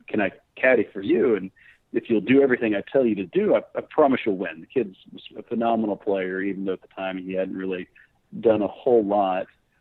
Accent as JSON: {"language": "English", "town": "Dallas", "region": "Texas", "country": "United States", "said": "but since I'm from Dallas, I'm certainly keenly aware that quite a few great players have been coming out of Dallas"}